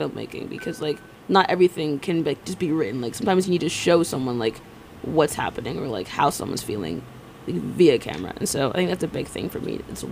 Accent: Haiti; We're Haitian.

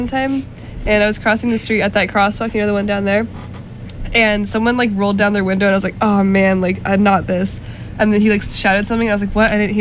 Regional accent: California, United States; Have I mentioned I'm from California? I don't know if I've mentioned.

